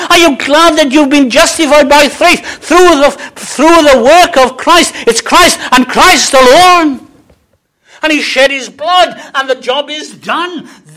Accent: Wales, United Kingdom; I can say this because I'm Welsh

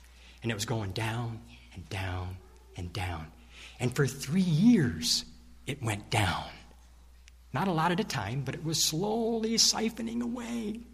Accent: New York, United States; moved away as an adult; now in Oswego, United States; When I came from the Southern Tier 25 years ago, I had a house that I had bought in the 70s.

